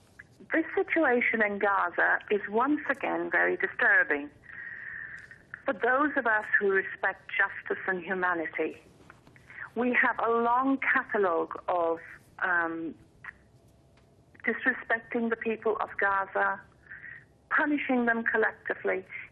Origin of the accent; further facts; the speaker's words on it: Ireland; And I, being Irish, I see the Palestinians as my blood brother, my blood sister.